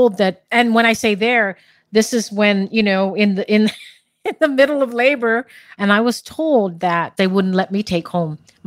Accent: Guam; Born and raised in Guam, in the Marianas. For Chamorros.

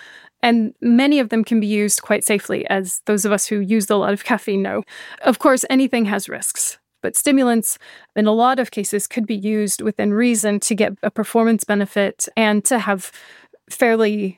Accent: United States; now in Edinburgh, United Kingdom; I am American, yes.

